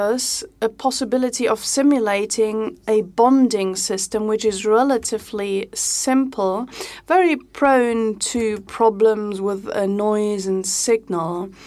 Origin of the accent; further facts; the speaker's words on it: United States; To me, as an American, I don't have a common history together with black people or Indians